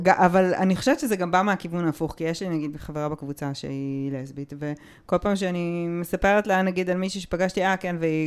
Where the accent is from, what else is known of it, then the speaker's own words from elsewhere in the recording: Netanya, Central District, Israel; כבוד נתניה, גם אני מנתניה, אבל זה לא אותה אוכלוסייה.